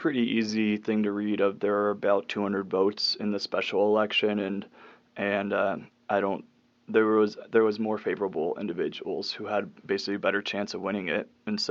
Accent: Roundup, Montana, United States; I mean, I grew up again in Roundup, so I saw it.

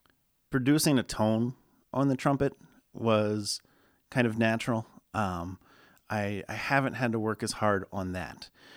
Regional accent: Maryland, United States; I grew up in Maryland. In the school district I was in, we started in fourth grade.

